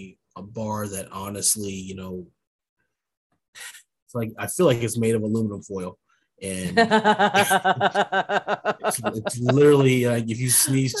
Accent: Warren, Ohio, United States; My first chance was at the YWCA in Warren, Ohio, my hometown.

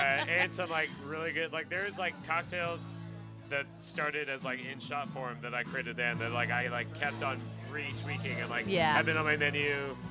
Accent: Canada; So, growing up in Canada

